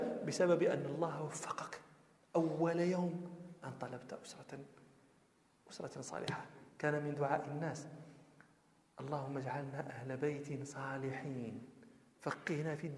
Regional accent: Morocco; عندنا في المغرب من لا ينادي ابنته إلا بللا، للا يعني سيدتي

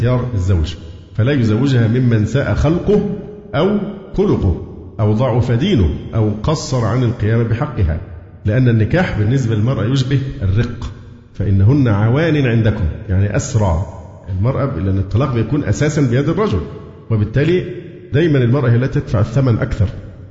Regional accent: Egypt; والعنوسه عندنا في مصر اصبحت رقم مذهل مذهل

